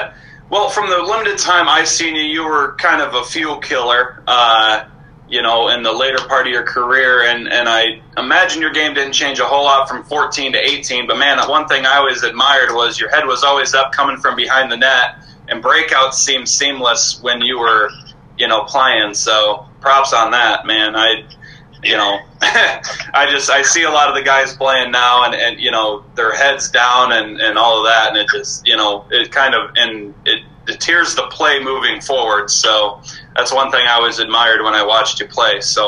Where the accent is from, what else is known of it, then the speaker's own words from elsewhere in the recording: Flint, Michigan, United States; Shoot, I grew up in the Flint area, and then you know, the Flint Generals and the Fort Wayne Comets played.